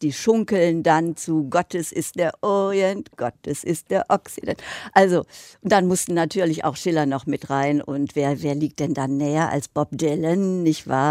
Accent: Cologne, North Rhine-Westphalia, Germany; das ist ja so eine Verbeugung wieder vor meiner Heimat, vor Köln und dem Rheinland.

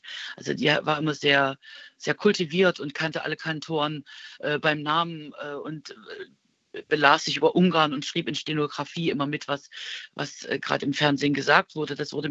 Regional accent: Dresden, Saxony, Germany; Es war noch kein Land, es war also Vorstadt, direkt Stadtgrenze Dresden-Süd, aber die Kühe waren um die Ecke.

